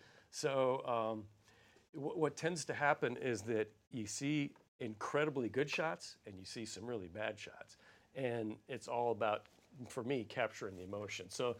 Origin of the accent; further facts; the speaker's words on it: Arizona, United States; And being that I'm from Arizona